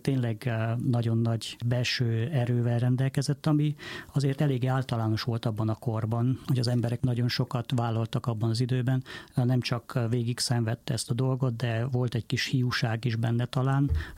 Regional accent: Transylvania, Romania; én Erdélyből származom

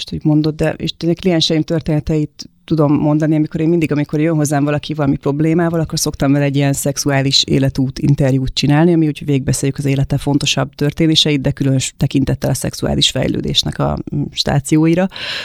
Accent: Hungary; mert azért magyarként ez egy szokatlan látvány volt

